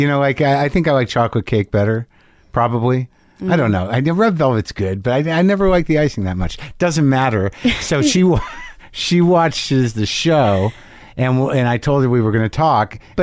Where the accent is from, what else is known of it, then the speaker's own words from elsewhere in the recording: New Mexico, United States; Like, I grew up in New Mexico. I was always very much, Latinos were very much part of my life, all my life growing up.